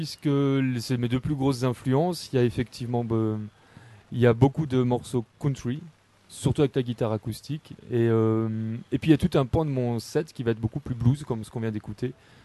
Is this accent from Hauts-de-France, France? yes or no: no; Mulhouse, Grand Est, France; now in Strasbourg, France; Je suis originaire de Mulhouse au départ, mais j'habite Strasbourg là depuis 10 ans maintenant.